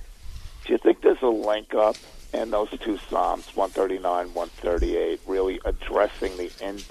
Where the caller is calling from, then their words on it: New York, United States; Yeah, it's Nueva York, yeah.